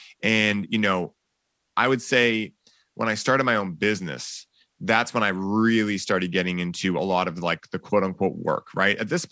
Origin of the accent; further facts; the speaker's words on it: Boston, Massachusetts, United States; people are like, yeah, you're from California, right? I'm like, nope, born and raised in Boston.